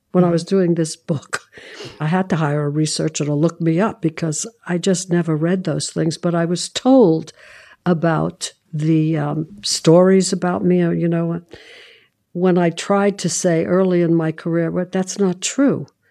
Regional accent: Brooklyn, New York, United States; I'm from Brooklyn. Divas, I don't think, come from Brooklyn.

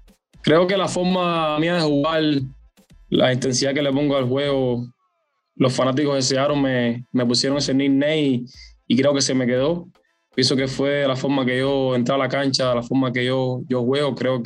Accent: Pinar del Río, Cuba; crecí en Pinar del Río, una familia futbolera, mi papá era futbolista

